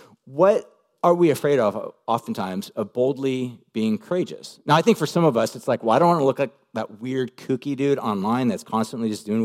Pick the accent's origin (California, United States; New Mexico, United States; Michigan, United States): California, United States; Huntington Beach; I grew up in Huntington Beach, and I just remember thinking, like, I'm all in.